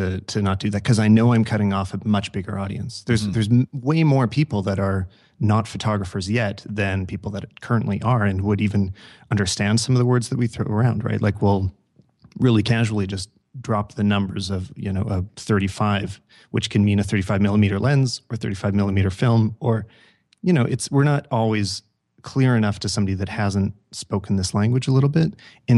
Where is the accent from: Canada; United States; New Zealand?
Canada; I'm a guy, I'm from Canada.